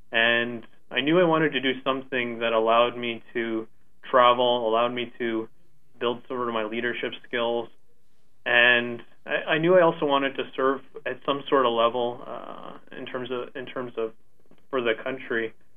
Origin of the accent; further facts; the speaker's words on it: Ontario, Canada; Well, for me, I grew up in Southern Ontario.